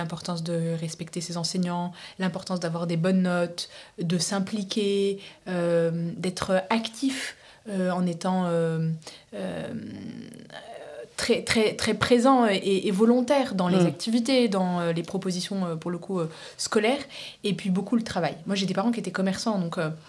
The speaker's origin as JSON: {"language": "French", "region": "Centre-Val de Loire", "country": "France", "tie": "born there", "said": "mes parents sont marocains, tous les deux. Moi, j'ai été naturalisée française. Je suis née dans le Loir-et-Cher."}